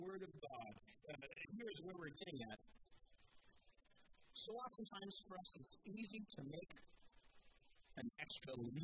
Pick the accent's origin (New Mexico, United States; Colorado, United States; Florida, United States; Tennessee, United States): Colorado, United States; Denver; Oh, no, I'm from Denver. I follow the Denver Broncos.